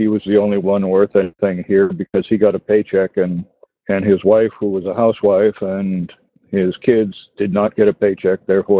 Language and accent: English; Boston, Massachusetts, United States; Well, I'm from the Boston area